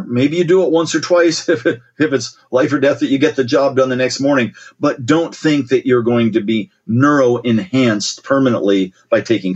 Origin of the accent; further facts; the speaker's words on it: Columbus, Ohio, United States; So the brief version is, my sister and I, growing up in Ohio, Columbus, Ohio, our parents taught at Ohio State years ago, kind of an idyllic childhood, right?